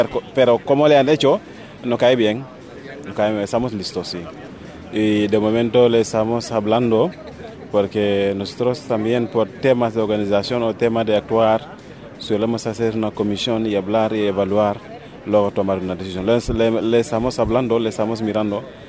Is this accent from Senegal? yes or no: yes; Senegal; now in Madrid, Spain; yo soy de Senegal y soy portavoz en el Sindicato de Manteros de Madrid. Hemos luchado aquí en todas las calles de Madrid hace más de 5 años